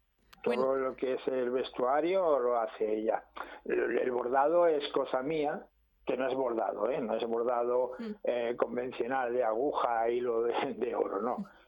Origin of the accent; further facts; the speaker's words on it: Antequera, Andalusia, Spain; Bueno, pues vale, pues de la ciudad donde yo nací y crecí.